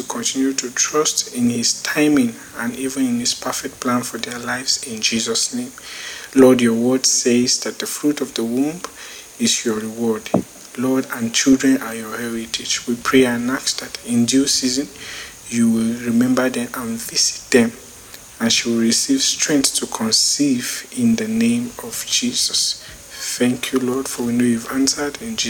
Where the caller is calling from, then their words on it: Abuja, Federal Capital Territory, Nigeria; I'm calling in from Abuja, Nigeria.